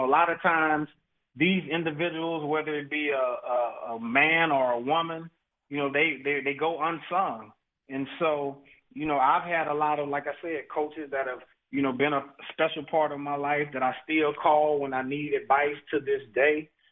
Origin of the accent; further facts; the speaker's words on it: Texas, United States; it's very definitely very special to me being from Texas, growing up in Texas.